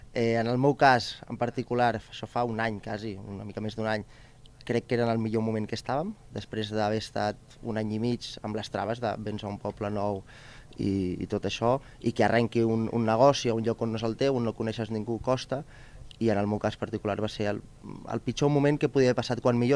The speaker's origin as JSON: {"language": "Catalan", "town": "Barcelona", "region": "Catalonia", "country": "Spain", "said": "jo vinc de Barcelona, i simplement això."}